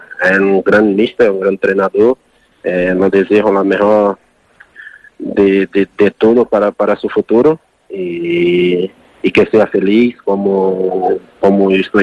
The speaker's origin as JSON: {"language": "Spanish", "country": "Brazil", "second_language": "Spanish", "moved": "yes", "said": "para mí, que vengo de Brasil, de una origen muy humilde, mi familia, mis padres, son personas muy humildes"}